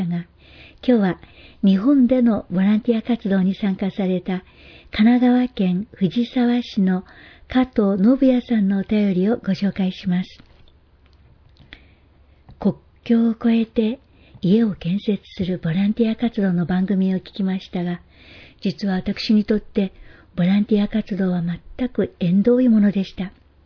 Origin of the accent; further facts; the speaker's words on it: Brazil; Japanese is a second language; 私はブラジルで育ったので、初めて見るものばかりで